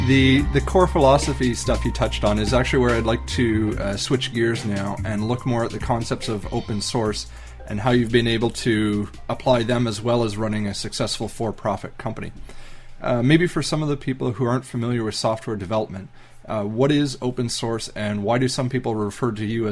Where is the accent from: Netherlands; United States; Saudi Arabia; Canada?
Canada; but being Canadian, I'm not sure what the specifics of the U.S. side are